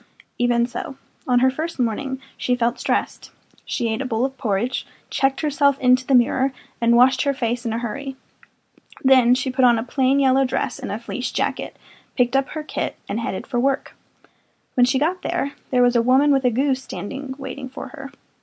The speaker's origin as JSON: {"language": "English", "town": "Oklahoma City", "region": "Oklahoma", "country": "United States", "tie": "born or raised there", "said": "I'm 18 years old. I was born and raised in Oklahoma City."}